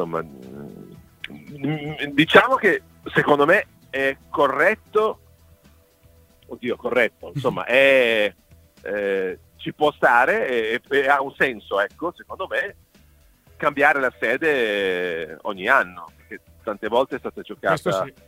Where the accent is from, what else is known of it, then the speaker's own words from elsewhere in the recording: Ferrara, Emilia-Romagna, Italy; No, io sono di Ferrara